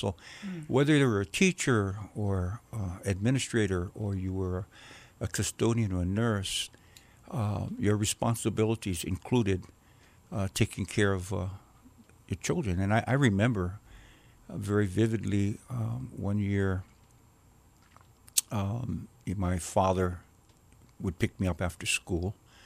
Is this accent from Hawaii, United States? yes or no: yes; Hawaii, United States; On the island of Oahu, all over, actually. When I stop and think about it, I guess as a child, we lived in Lanikai, we lived in McCully, we lived in St. Louis Heights, we lived in Kualoa.